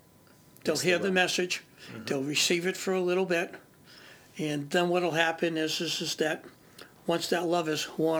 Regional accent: Boston, Massachusetts, United States; If you know anything about farming, I'm from Boston. I don't know anything about farming, but I've been learning.

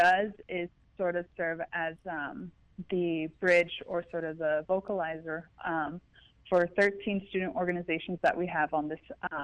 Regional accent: Cameron, Arizona, United States; now in Phoenix, United States; And I hail from Cameron, Arizona, a small town, probably 40, 50 minutes away from Flagstaff, Arizona, north of Flagstaff, Arizona.

